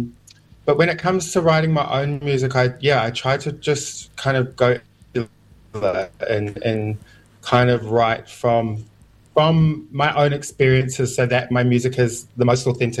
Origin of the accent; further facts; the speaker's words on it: Whanganui, Manawatū-Whanganui, New Zealand; So I'm from Whanganui.